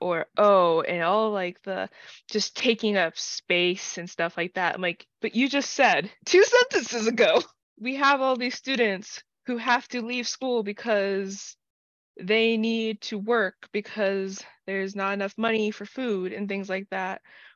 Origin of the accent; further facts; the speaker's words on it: United States; I grew up neurodivergent in the American public school system.